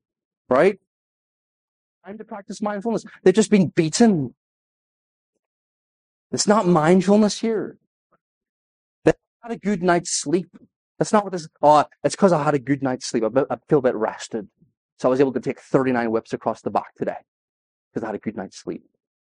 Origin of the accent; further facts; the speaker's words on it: Northern Ireland, United Kingdom; I'm from Northern Ireland.